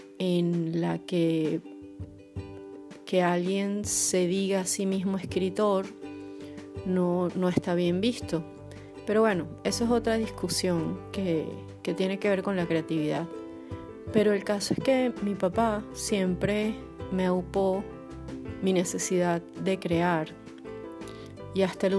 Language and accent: Spanish; Venezuela; Este episodio lo estoy grabando justamente cuando se celebra el Día del Padre en mi país, en Venezuela